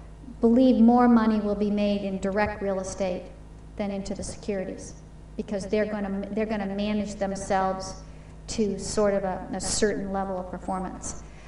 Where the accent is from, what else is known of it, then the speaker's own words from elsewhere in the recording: Wisconsin, United States; You know, I'm being from Wisconsin, I'm sure you're aware the small towns in Wisconsin haven't closed the gap on a Milwaukee or Chicago